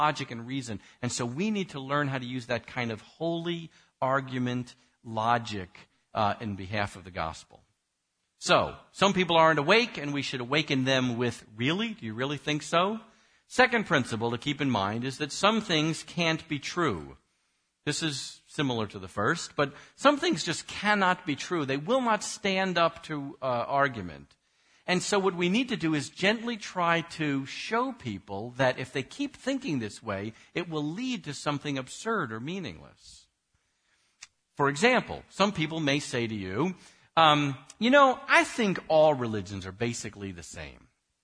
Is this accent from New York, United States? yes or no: yes; New York, United States; is I'm originally from New York. So a New York Jew. So whatever you need to do to translate this to Maryland Gentile, do it, okay?